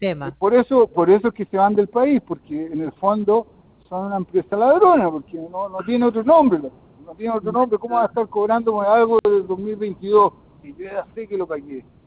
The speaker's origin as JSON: {"language": "Spanish", "country": "Chile", "said": "usted tiene que actuar como chileno porque aquí nosotros somos corteses, somos muy amables."}